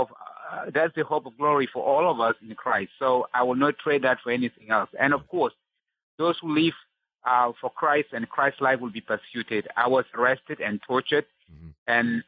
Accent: South Sudan; English is a second language; Well, I was born and raised in South Sudan in the middle of two major civil wars that engulfed my country.

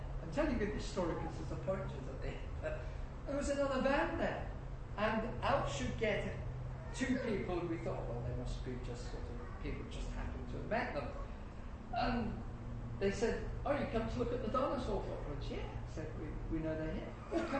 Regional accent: United Kingdom; of course being Brits, sort of still a bit foolish as regards American huge distances

